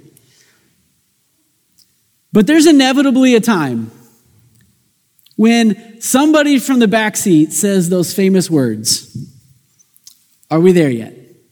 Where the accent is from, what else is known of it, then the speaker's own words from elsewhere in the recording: Kansas City, Missouri, United States; That's where I'm born and raised, and my wife is born and raised on the Kansas side. I'm on the Missouri side